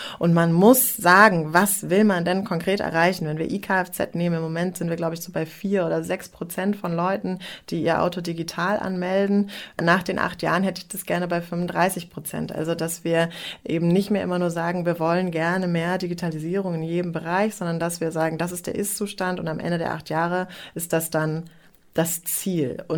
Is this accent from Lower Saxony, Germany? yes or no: yes; Göttingen, Lower Saxony, Germany; ich bin in Göttingen aufgewachsen und erinnere mich noch